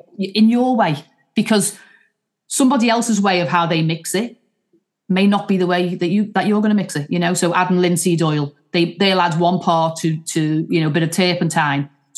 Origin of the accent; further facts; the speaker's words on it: Liverpool, North West England, United Kingdom; And I think because I am from Liverpool, sometimes I think we are pushed down a little bit. You know, your accent sometimes, you know, it goes before you.